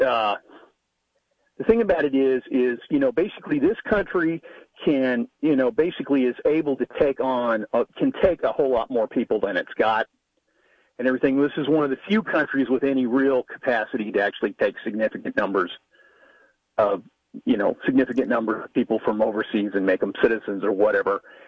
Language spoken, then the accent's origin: English; El Paso, Texas, United States; I grew up in El Paso, and I was born and raised out in West Texas, but I grew up pretty much in El Paso